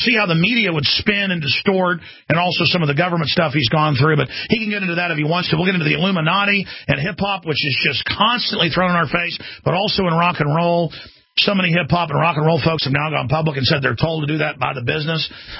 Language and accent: English; Dallas, Texas, United States; because I grew up in Dallas, and you know, was on the football team.